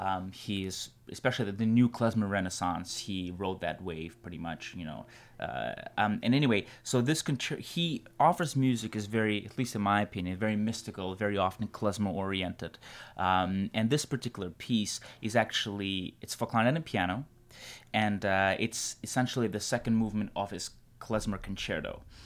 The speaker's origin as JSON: {"language": "English", "region": "New York", "country": "United States", "tie": "born or raised there", "said": "I grew up in New York, so I really do feel like I'm a New Yorker."}